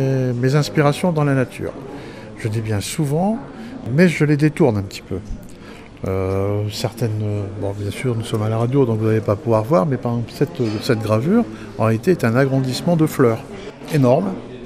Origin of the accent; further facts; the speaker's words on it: Laon, Hauts-de-France, France; Alors, moi je suis de Laon, je suis